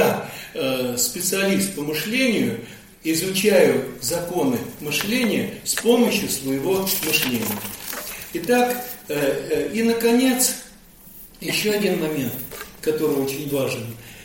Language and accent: Russian; Bryansk, Bryansk Oblast, Russia; а я сам родом из Брянска, у меня отец военный